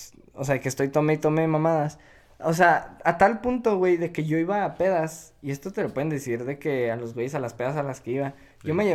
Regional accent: Mexico; Y como cualquier mexicano, güey, pregunté, no puedo pistear, ¿verdad?

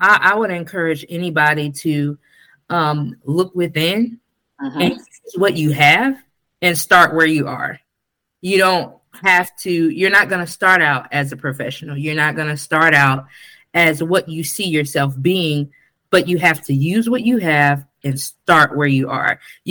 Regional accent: Sumter, South Carolina, United States; I'm from Sumter, South Carolina. I think I left that out.

